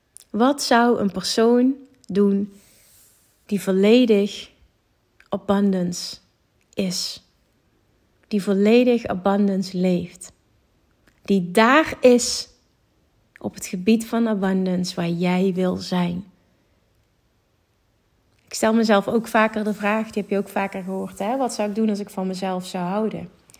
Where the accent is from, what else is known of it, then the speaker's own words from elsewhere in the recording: Netherlands; ik kom uit een uithoek van Nederland.